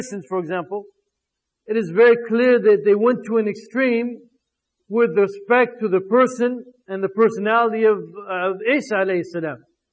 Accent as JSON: {"language": "English", "country": "United States", "said": "You know, for me as an American, this is like, it's almost like a vampire"}